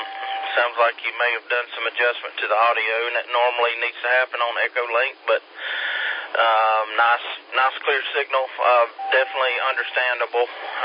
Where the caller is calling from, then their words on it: Campobello, South Carolina, United States; QTH is in Campobello, which is in between, I'm 9 minutes from the North Carolina line.